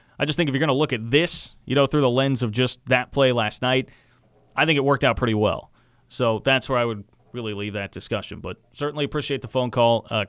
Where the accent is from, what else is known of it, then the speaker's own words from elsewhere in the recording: Kansas City, Missouri, United States; I grew up in Kansas City. I hated all the Kansas fans that were around me all the time.